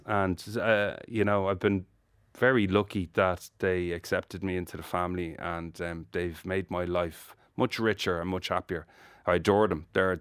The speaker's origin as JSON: {"language": "English", "country": "Ireland", "said": "Like, I'm Irish. I've mates and they make jokes to me all the time."}